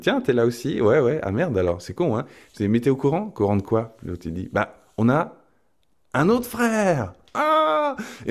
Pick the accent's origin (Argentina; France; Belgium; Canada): France; accent: French; ils m'ont juste suivi avec mon accent français.